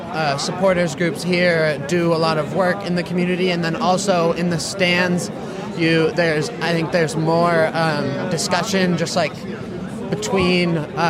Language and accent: English; San Francisco, California, United States; I'm from San Francisco, and I grew up there